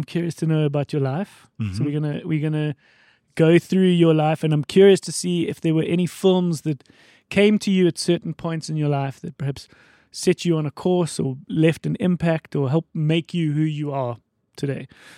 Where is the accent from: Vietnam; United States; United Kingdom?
United Kingdom; So I am British, or, yeah.